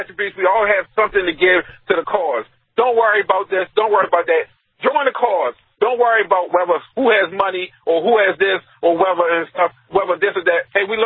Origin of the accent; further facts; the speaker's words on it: United States; or don't like me because, let me stop, because I'm an American.